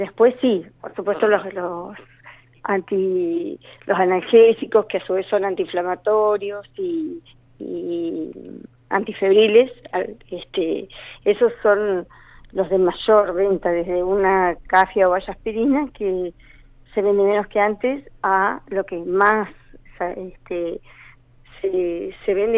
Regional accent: Neuquén, Argentina; acá en Neuquén, de todas maneras yo soy de Neuquén

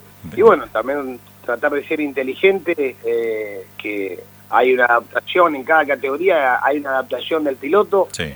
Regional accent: Río Colorado, Río Negro, Argentina; algunas empresas de mi pueblo, Río Colorado

